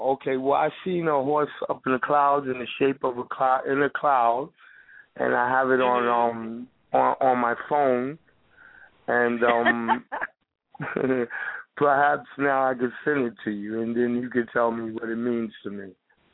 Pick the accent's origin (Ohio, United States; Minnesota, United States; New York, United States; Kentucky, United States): New York, United States; first of all, I'm your cousin from New York.